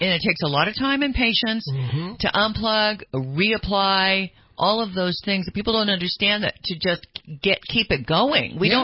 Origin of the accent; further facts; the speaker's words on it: Sacramento, California, United States; I am from Sacramento. And Rush Limbaugh was, on the station that my dad listened to. And so I grew up, you know, through high school listening every time I was in the car, AM.